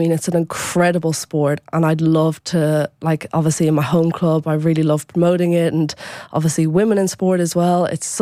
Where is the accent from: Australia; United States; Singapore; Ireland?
Ireland; Leinster; I grew up sailing in Hoteochla, but I would have done heaps in Dunleary